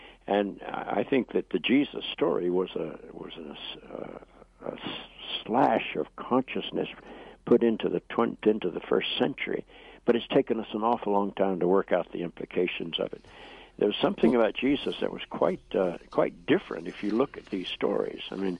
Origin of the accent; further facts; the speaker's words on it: North Carolina, United States; when I was a child growing up in North Carolina, if a black person had come to my church, they would have been arrested for trespassing.